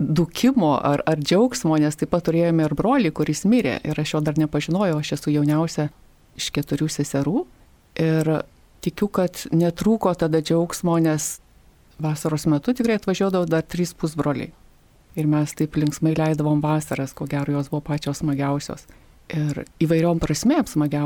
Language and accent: Lithuanian; Suvalkija, Lithuania; Gimiau ir augau Suvalkijoje, sakyčiau netgi nelabai toli nuo rašytojo Vinco Mykolaičio Putino tėviškės ir katalikiškoje šeimoje. Šeimoje buvome keturios seserys